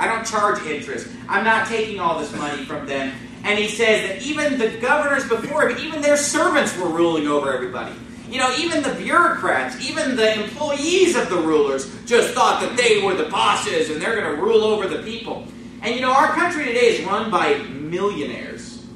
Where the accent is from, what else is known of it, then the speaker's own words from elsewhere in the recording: United States; You grow up in America, as I grew up in America, and you go to school, and you're taught that interest is a good thing.